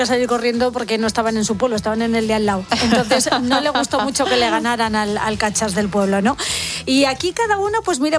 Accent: Pedro Muñoz, Castilla-La Mancha, Spain; Sí, sí, pero bueno, mi pueblo es Pedro Muñoz, que está pues en el límite entre

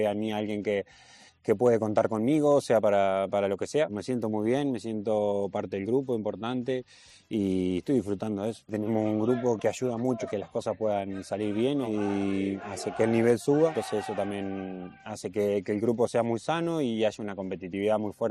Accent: Argentina; yo vengo de Argentina y al final me lleva un poco allá

